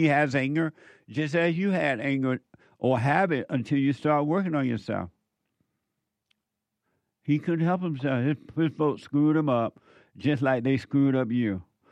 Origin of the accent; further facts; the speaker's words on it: Alabama, United States; moved away; Well, when I was growing up in Alabama, I didn't, unless we had them at the school or something, right? But other than that, they were not having concerts around me. But when I went to Indiana, I went to some.